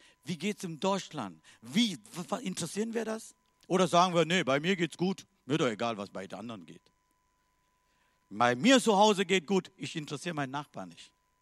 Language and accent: German; Sri Lanka; German is a second language; now in Germany; Ich komme aus Sri Lanka. Aber ich bin so dankbar für diesem Land, für diese Nation.